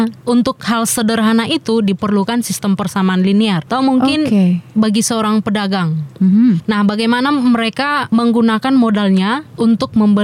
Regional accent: Tambunan, North Sumatra, Indonesia; Kebetulan saya asli orang Toba.

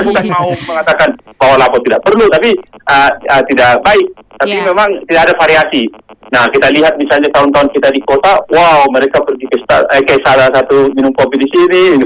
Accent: Siborongborong, North Sumatra, Indonesia; saya kan banyak juga kampung saya memang di Seborong-Borong ya, gitu ya. Jadi 3 km.

